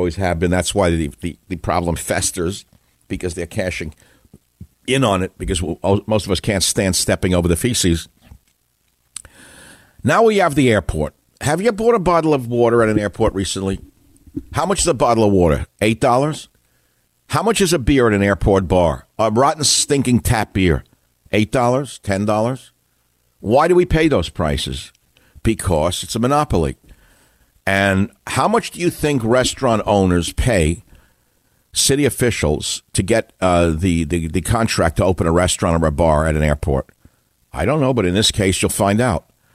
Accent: New York City, New York, United States; You say, look, I'm originally from New York City.

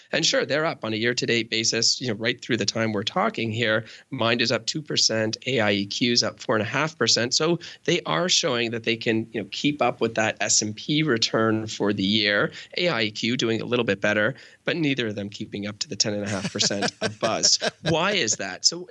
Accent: Canada; I'm Canadian, of course, right?

